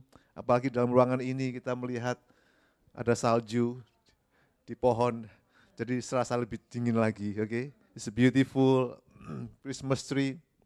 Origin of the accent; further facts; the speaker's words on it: Indonesia; Saya dari Indonesia. Saya ada keturunan Chinese juga.